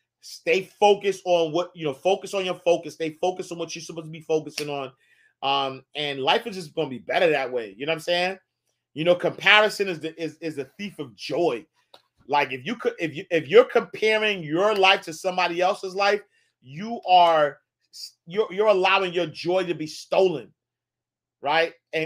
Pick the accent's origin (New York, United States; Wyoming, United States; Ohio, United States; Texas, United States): New York, United States; Harlem; When I grew up in Harlem, like I was outside.